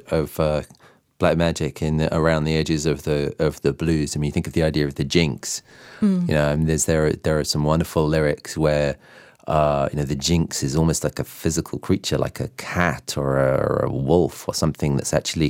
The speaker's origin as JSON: {"language": "English", "country": "United Kingdom", "tie": "born or raised there", "lives_now": "United States", "said": "I grew up in Britain"}